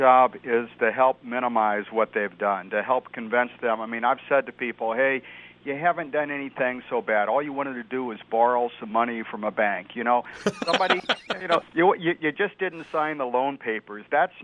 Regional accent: Granite City, Illinois, United States; I come from Granite City, Illinois. I went to Southern Illinois University. I have the Midwestern values that all of your listening audience, I share the same values because I grew up in the same area.

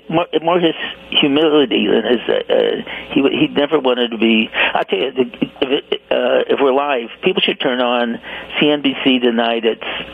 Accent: St. Louis, Missouri, United States; And I had been a journalist all my life, but I grew up in St. Louis, and my my grandmother was a Pulitzer

